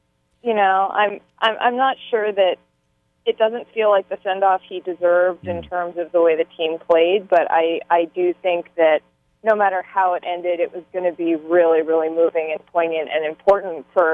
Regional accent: Boston, Massachusetts, United States; So, I grew up in Boston and actually have a bunch of ties to Maine, too.

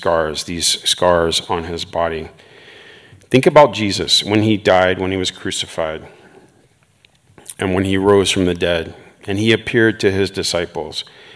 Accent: United States; And as an American, I will say my culture has plenty of sin.

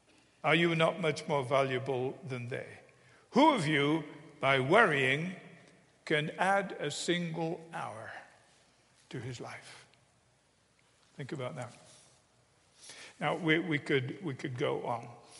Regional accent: England, United Kingdom; Going back to when I was a child, growing up in England

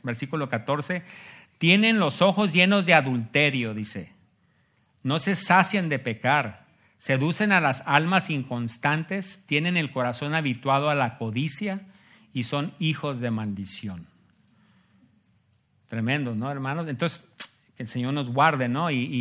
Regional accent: Mexico; Por eso dice mi esposa que soy mexicano impostor.

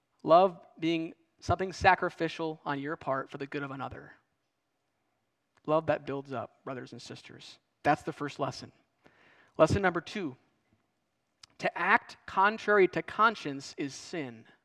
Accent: Wisconsin, United States; I'm from Wisconsin, you know? Okay. So I'm not like some wine guru over here.

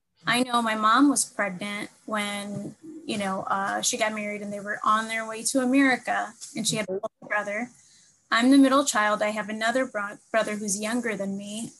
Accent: Detroit, Michigan, United States; also born or lived in San Diego; I was also born in Detroit. I was raised mostly in Detroit, but I think I was about 11 or 12 years old. We moved to California and San Diego, and then we moved back to Michigan

